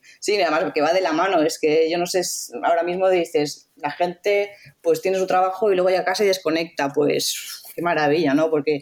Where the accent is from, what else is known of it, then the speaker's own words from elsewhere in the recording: Valencia, Valencian Community, Spain; Sí, yo soy de Valencia.